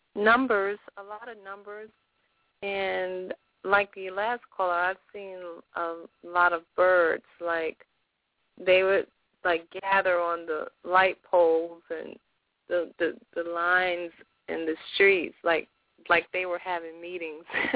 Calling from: Texas, United States; Texas, U.S., Texas.

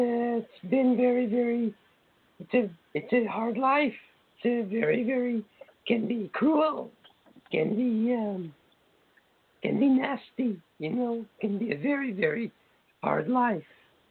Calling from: Quebec, Canada; I'm calling from Quebec, Canada.

